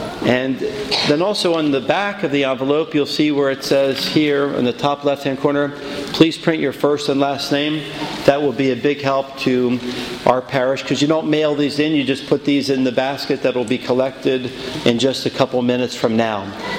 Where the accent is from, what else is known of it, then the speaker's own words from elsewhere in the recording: Philadelphia, Pennsylvania, United States; I'm from Philadelphia, where sadly many churches and schools have closed down over the years